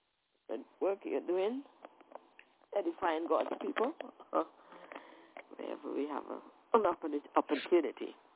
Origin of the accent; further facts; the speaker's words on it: Trinidad & Tobago; the crusade in my hometown in Trinidad.